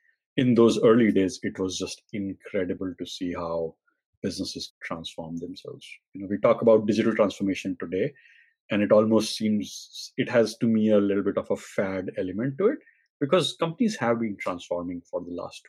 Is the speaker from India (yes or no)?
yes; India; I'm originally from India.